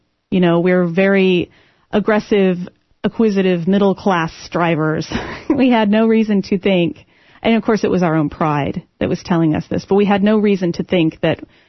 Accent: Austin, Texas, United States; Yes, I am. I'm from Austin.

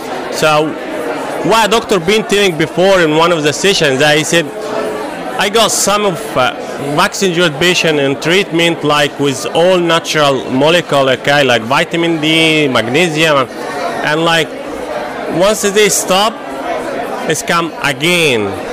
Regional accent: Italy; I'm from Italy.

